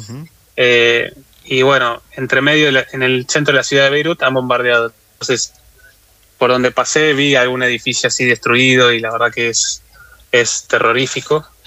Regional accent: Tigre, Buenos Aires Province, Argentina; Y nos llegó desde Argentina, ¿no? Yo soy de Buenos Aires, de Tigre, y cuando escuché estos testimonios me sacudió realmente.

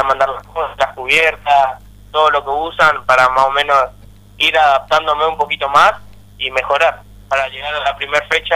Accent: Corrientes, Argentina; seré el único correntino, hasta ahora soy el único correntino

